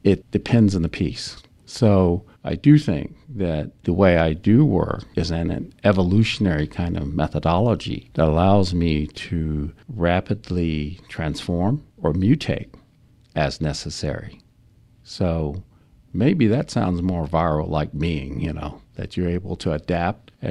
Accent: Texas, United States; Yes, growing up in Texas can leave you somewhat absent from Chinese culture if you're the only family in a neighborhood called the Fifth Ward.

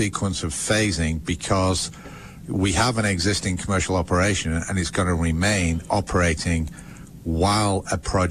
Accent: England, United Kingdom; I'm still, you know, as excited as an English can be about the RFP for Klein Dolly.

